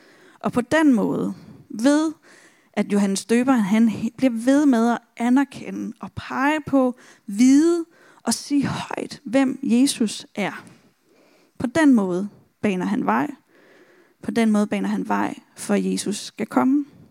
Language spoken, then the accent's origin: Danish; Region of Southern Denmark, Denmark; Jeg er fra Fyn.